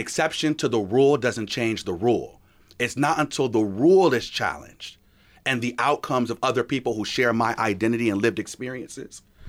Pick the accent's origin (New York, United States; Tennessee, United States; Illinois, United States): New York, United States; Rochester; I came obviously from inner city Rochester too. I went to 8 school, 29 school, Monroe and Marshall. I grew up on Conkey Avenue D and First Street. So ain't nobody gonna tell me about what it means to grow up black in Rochester, okay?